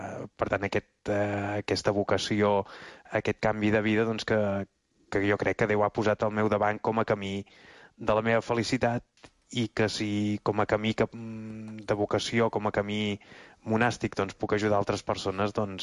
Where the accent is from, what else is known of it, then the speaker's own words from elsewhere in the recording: Girona, Catalonia, Spain; born there; jo vaig néixer a Girona, el 78. Vaig estudiar a l'Institut de Sant... al Col·legi de Sant Josep, que ara és un col·legi que està tancat, perquè era un col·legi que portaven les germanes Botinyanes, que encara hi són, just al costat de la catedral, a la plaça dels Lledoners.